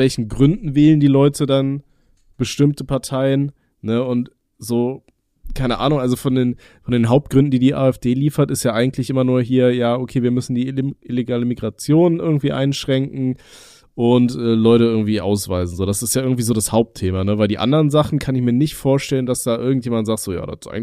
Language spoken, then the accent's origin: German; Aachen, North Rhine-Westphalia, Germany; Ich bin ja in Aachen aufgewachsen